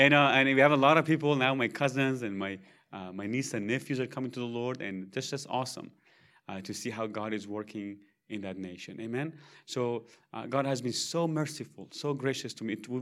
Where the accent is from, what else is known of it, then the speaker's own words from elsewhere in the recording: Iran; I'm from Iran originally. And they asked me, if you're a Muslim, I said, I used to be. I'm a Christian now.